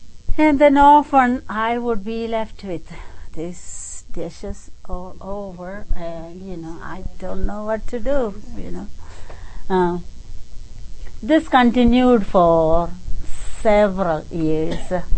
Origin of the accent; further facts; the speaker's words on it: Kerala, India; Swami Nisreyasananda happened to be from Kerala, about where I am from, about 20 miles from my hometown, spoke my language.